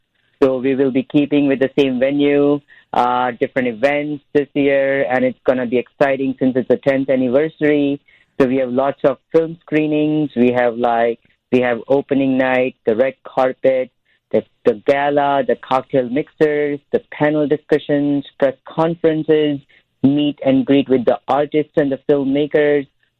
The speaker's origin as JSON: {"language": "English", "country": "India", "tie": "born or raised there", "lives_now": "Chicago, United States", "said": "So I was born and raised in India"}